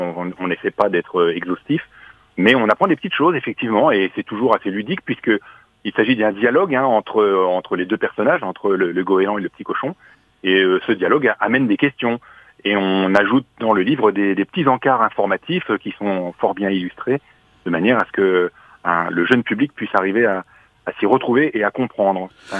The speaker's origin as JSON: {"language": "French", "region": "Bourgogne-Franche-Comté", "country": "France", "tie": "born there", "lives_now": "Poitiers, France", "said": "J'habite du côté de Poitiers, moi, et je suis né dans le Jura, alors bien loin des côtes, hein."}